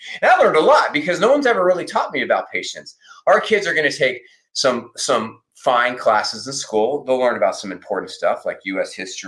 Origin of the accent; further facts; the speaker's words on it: San Diego, California, United States; I grew up in San Diego and I know that surfers have at least 41 words for a wave.